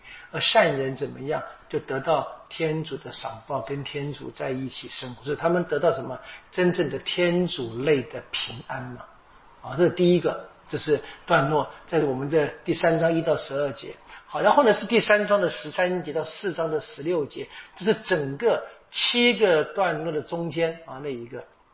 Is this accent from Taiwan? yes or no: yes; Taiwan; 我们台湾话说怎么样